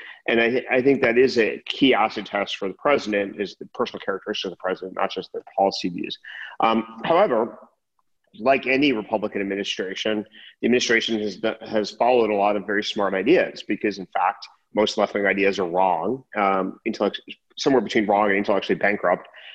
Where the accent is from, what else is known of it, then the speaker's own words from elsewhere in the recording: New York, United States; growing up in New York in the 1980s, it was very obvious, as Trump was a major figure in New York politics and New York entertainment and New York sports